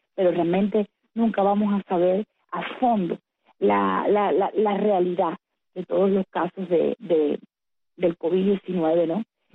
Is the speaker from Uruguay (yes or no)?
no; Cuba; como bien lo sabemos nosotras que somos cubanas, las tres que estamos hablando acá